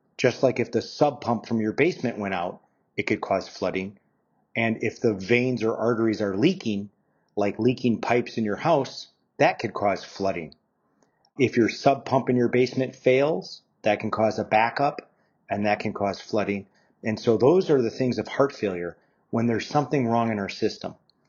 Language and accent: English; Kenosha, Wisconsin, United States; I'm an interventional cardiologist, and I'm born and raised in Kenosha